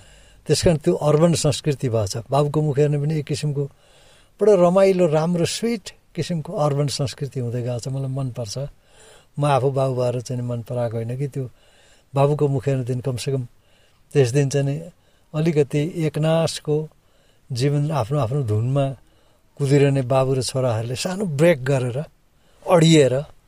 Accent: eastern Nepal, Nepal; born there; म पूर्व नेपालको गाउँमा जन्मिएको हुँ

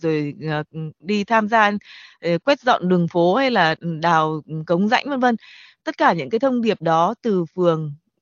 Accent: Hanoi, Vietnam; là một người sinh ra và lớn lên ở Hà Nội

